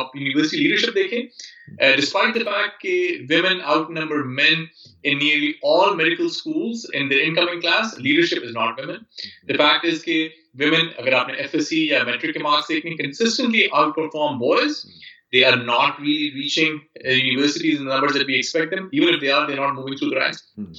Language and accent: English; Islamabad, Islamabad Capital Territory, Pakistan; moved away as an adult; now in United States; So that's the environment that I grew up in Islamabad. Mm-hmm. Went through the public school system, Model Colleges of Islamabad, the Abhimiyya. Came to the U.S., did my undergraduate PhD